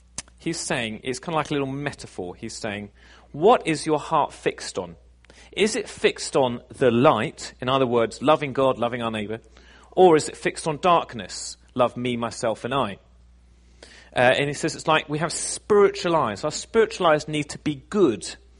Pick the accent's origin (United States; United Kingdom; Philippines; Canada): United Kingdom; Here in the West, and I include Britain where I'm from, in case you weren't sure where my accent's from.